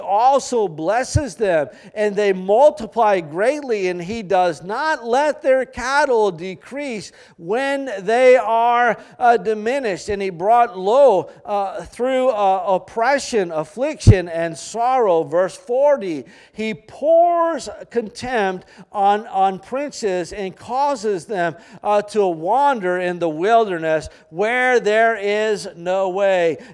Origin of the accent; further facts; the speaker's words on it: Maine, United States; I'm from Maine, so I like moose.